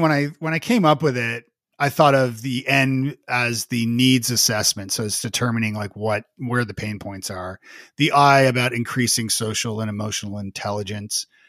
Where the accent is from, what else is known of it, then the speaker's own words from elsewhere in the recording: Canada; I'm Canadian.